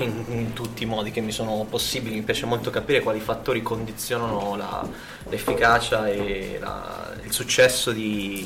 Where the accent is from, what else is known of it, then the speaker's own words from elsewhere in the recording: Macerata, Marche, Italy; born there; Sono nata a Macerata e attualmente lavoro all'Università Politecnica delle Marche.